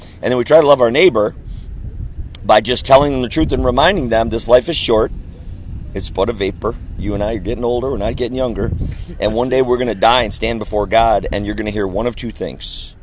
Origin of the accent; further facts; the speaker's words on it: Wisconsin, United States; moved away as an adult; We have a little homestead in Missouri. We're from Wisconsin. We sold everything, 90% of our stuff, and we bought a little tiny piece of land in Missouri